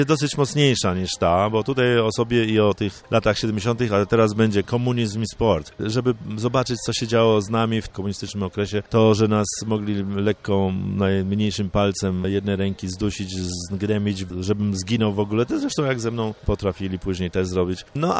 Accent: Vilnius County, Lithuania; accent: Vilnius; now in Poland; Ja pochodzę spod Wilna, także te problemy moje w kraju, bo jak jeszcze raz powiedziałem, jak przyjechałem spod Wilna Polak, bo moja rodzina była z Polski cała, a na mnie mówiono Rusek, no to wiadomo, bo ten akcent, nie wiadomo, wileński na początku.

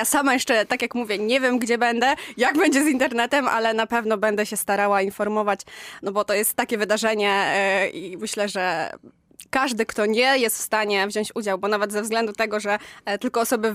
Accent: Lublin Voivodeship, Poland; Oczywiście jestem z okolic Lublina, więc mogłam pokazać moją rodzinną miejscowość

